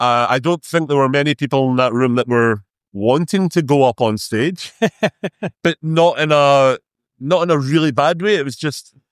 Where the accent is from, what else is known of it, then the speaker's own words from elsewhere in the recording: Scotland, United Kingdom; No, I'm from, I'm actually from Ayrshire. I say Glasgow because it's easier for everybody else to work out where I'm from